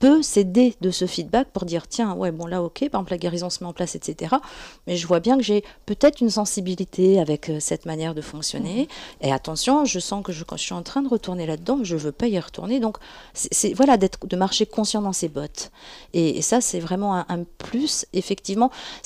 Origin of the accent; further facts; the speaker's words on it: France; par rapport à notre culture occidentale en tant que Français